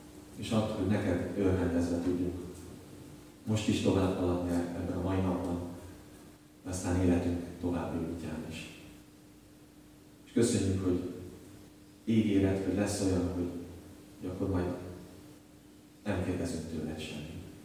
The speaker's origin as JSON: {"language": "Hungarian", "town": "Monor", "region": "Pest", "country": "Hungary", "said": "egyébként pedig Monorról származom"}